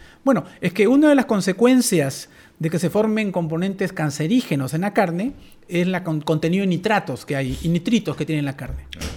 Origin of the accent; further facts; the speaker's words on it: northern Peru, Peru; moved away as an adult; now in Chile; yo soy del norte del Perú, y en el norte del Perú se come más pescado, ¿no?